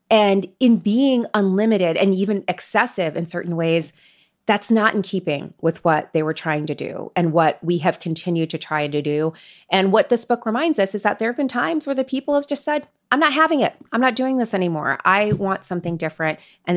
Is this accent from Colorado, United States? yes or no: no; Florida, United States; I am from Florida and I grew up in the 90s in the Dirty South.